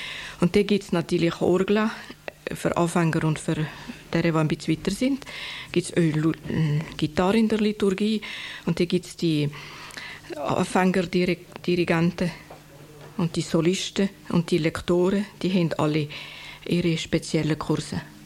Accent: Brig, Valais, Switzerland; Also ich bin zum Teil in Brieg aufgewachsen.

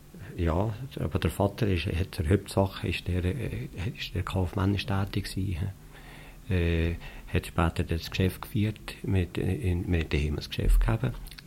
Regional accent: Valais, Switzerland; Ich bin selber im Goms aufgewachsen, bin da zur Schule gegangen, bis ich dann nachher ins Kollegium gegangen bin.

